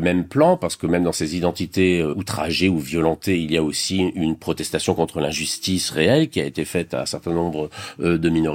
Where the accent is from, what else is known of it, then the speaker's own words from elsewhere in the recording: France; Ben, nous sommes des Français dits de souche, pas des Français de papier, c'est-à-dire des héritiers de toute une histoire.